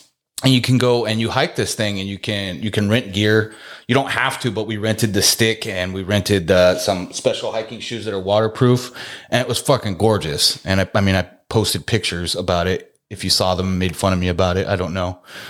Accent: California, United States; that was pretty cool, but not too cool because we're from California. So I've seen sand.

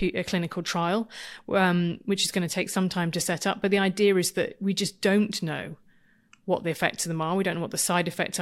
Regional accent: United Kingdom; Being British is an advantage. I don't think it makes me cooler. I think it makes me more secure in the fact that we have come to an understanding here in Britain, along with the Scandinavian countries.

